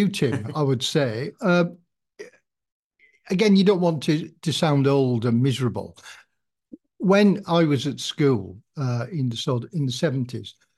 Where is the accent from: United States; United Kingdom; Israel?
United Kingdom; Kendal, North West England; I am a Kendal person, and I was brought up in the Salvation Army.